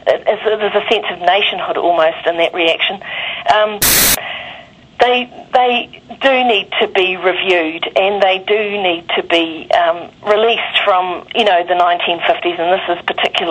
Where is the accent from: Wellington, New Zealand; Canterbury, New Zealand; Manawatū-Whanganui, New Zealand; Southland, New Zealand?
Canterbury, New Zealand; Christchurch; Well, I am from Christchurch